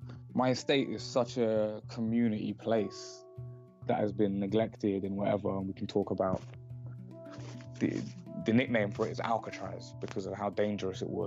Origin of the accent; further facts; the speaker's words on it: Eritrea; also born or lived in Saudi Arabia; In terms of who I am, I'm an Eritrean. I was born in Jeddah in Saudi Arabia on the 29th of May 1991, which is the same day that my country Eritrea was liberated after 30 years of war.